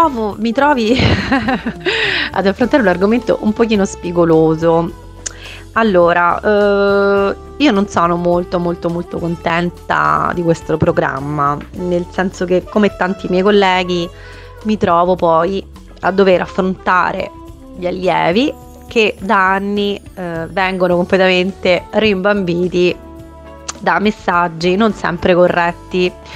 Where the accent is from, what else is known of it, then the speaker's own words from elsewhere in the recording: Rome, Lazio, Italy; io invece sempre attaccata da romana a questa città magica non ce l'ho fatta mai a staccarmi, e probabilmente anche il fatto che la mia famiglia stia a Roma sicuramente ha inciso.